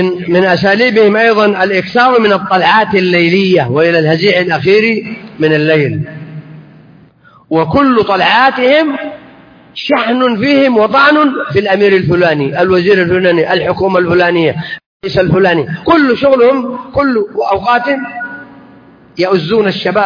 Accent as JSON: {"language": "Arabic", "country": "Saudi Arabia", "said": "عندنا في المملكة العربية السعودية"}